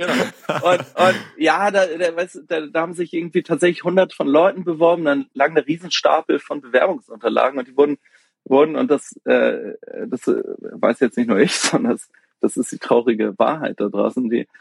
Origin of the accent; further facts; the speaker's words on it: Hamburg, Germany; ich komme aus Hamburg, auch gebürtig. Ich habe allerdings viele Jahre im Ausland gelebt. Also bin zum Studium aus Hamburg raus und bin dann 15 Jahre später zurückgekommen.